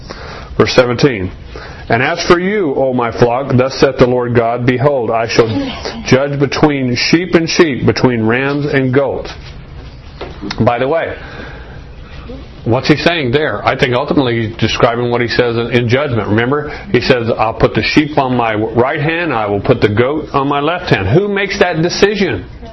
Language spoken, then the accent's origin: English; Arizona, United States; I grew up here in Arizona, and as a teenager, what we did to make money is we worked in the cotton fields out here in Coolidge, out in Maricopa.